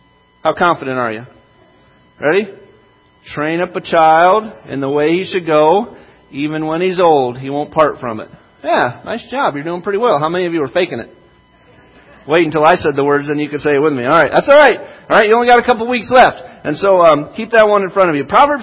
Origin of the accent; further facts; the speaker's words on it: Kalkaska, Michigan, United States; moved away as an adult; as I left Kalkaska, or even as I was growing up in Kalkaska, but mostly when I left, I went 14 hours away to college.